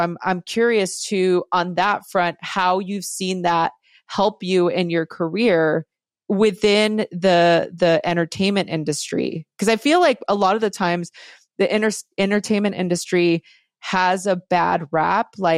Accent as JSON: {"language": "English", "town": "Los Angeles", "region": "California", "country": "United States", "tie": "born or raised there", "said": "my story growing up in East LA, you know, in a gang riddled environment"}